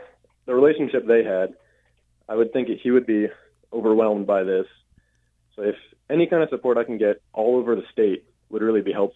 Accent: Kent, Washington, United States; I grew up in Kent, you know, south of Seattle.

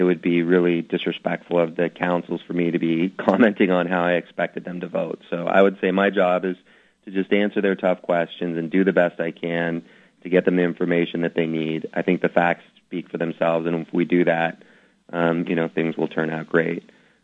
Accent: Seattle, Washington, United States; I'm from here, and you know, it's a great opportunity to do something for my hometown.

